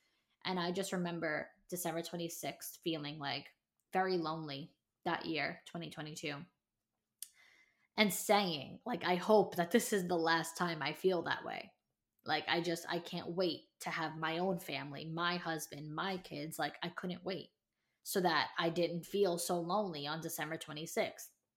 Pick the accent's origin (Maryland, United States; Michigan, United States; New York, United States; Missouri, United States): New York, United States; Staten Island; You know, I'm from Staten Island. I live in Staten Island now